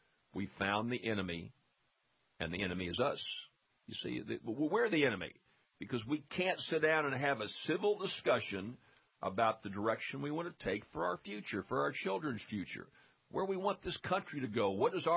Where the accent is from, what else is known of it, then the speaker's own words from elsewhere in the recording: Louisiana, United States; There's very little civility in the politics of my home state of Louisiana.